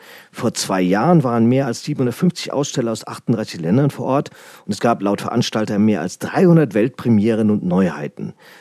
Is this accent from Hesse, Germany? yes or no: yes; Frankfurt, Hesse, Germany; für mich als Frankfurter